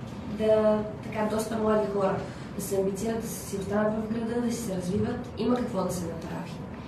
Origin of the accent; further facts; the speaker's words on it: Kyustendil, Kyustendil Province, Bulgaria; от Кюстендил съм. Завършила съм на СЕ бакалавър. Върнах си се в родния град да си живея, да си работя и да се развивам. Като вече и млада майка също